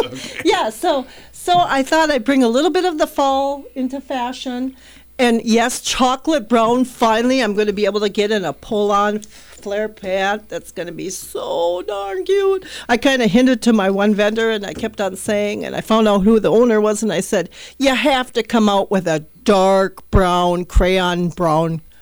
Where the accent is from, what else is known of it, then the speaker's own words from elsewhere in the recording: Minnesota, United States; You know, we're from Minnesota, so we have to dress in layers. Right?